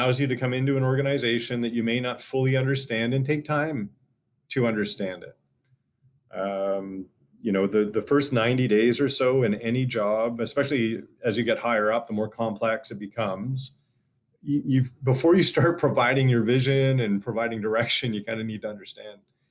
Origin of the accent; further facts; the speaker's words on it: Canada; And I think that's because we're Canadian.